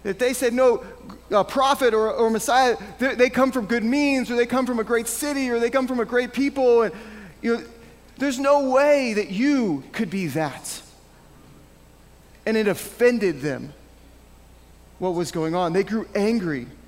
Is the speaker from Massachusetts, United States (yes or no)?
no; St. Louis, Missouri, United States; also born or lived in Cincinnati, United States / Atlanta, United States; I was born in Cincinnati, Ohio, and I lived there for a whole 6 months, and then I moved to Atlanta. And I lived on Delk Road for a whole 18 months. Then I moved to St. Louis with my family, because I'm still 2 years old. And we lived there for 12 years